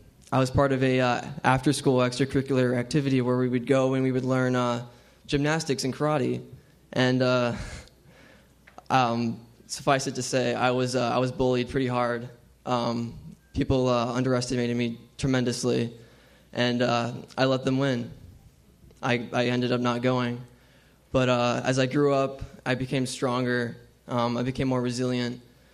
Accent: California, United States; born there; also born or lived in Arizona / Illinois / Colorado / Arkansas; growing up, I moved around a lot. I was born in California. I moved to Arizona, then to Illinois, then to Colorado, then to Arkansas, then to Washington, then back to Illinois.

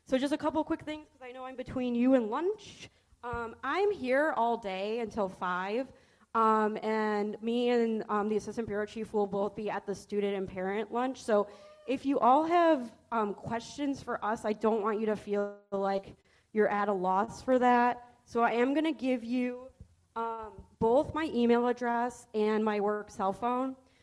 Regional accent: Michigan, United States; where I grew up in Michigan has no public transportation whatsoever.

